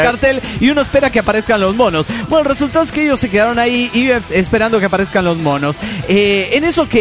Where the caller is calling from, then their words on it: Quito, Pichincha, Ecuador; de Quito, Ecuador.